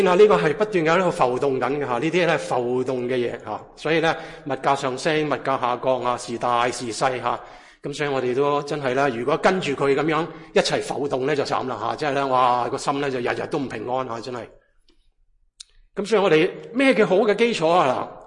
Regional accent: United States; 讲下我哋美国人而家嘅情况吓

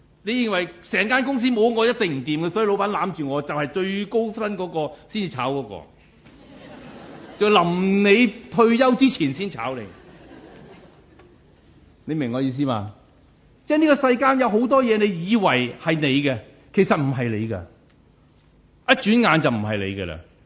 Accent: Guangdong, China; 我都係廣東人啦嚇嚇。嗰啲好細嘅鄉村嘅啫，如果你知道嘅話，你就知道我鄉下乜嘢都冇得出嘅，淨係出砂糖桔嘅啫

